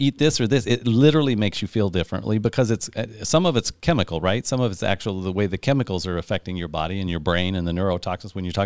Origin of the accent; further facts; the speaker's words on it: Midwest, United States; as I grew up in the Midwest